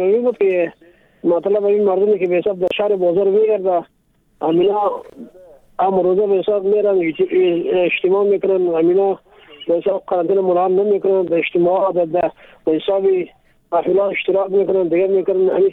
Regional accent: Takhar, Afghanistan; ولایت تخار.

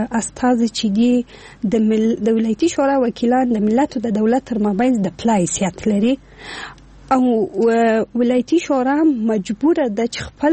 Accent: Afghanistan; زه افغان یم

